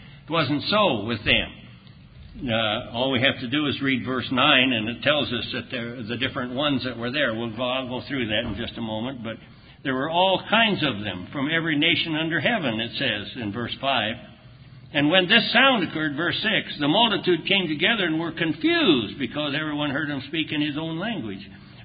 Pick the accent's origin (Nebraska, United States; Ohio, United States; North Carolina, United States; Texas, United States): Nebraska, United States; And I said, well, I was born and reared in Nebraska.